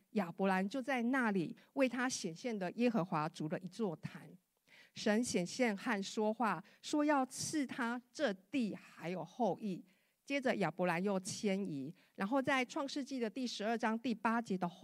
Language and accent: Chinese; Taiwan; now in United States; 我们曾经在美国，我们从台湾来到美国